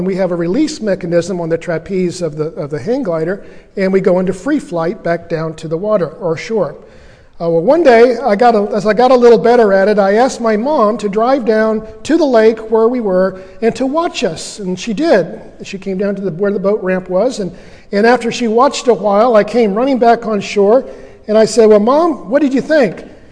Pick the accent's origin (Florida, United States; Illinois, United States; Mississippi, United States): Florida, United States; Winter Haven; You Know You Grew Up in Winter Haven, which is, most of you know, my hometown over in Central Florida.